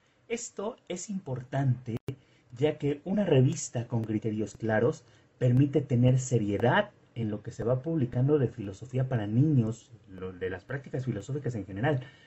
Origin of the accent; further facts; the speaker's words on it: Mexico; soy de México.